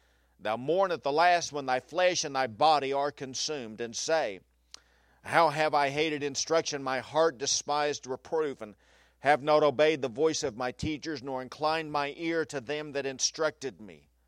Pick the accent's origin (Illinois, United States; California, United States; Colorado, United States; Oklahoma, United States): Oklahoma, United States; Enid; I mean, I grew up on Cedar Street in Enid, Oklahoma, and I knew nothing of stranger danger.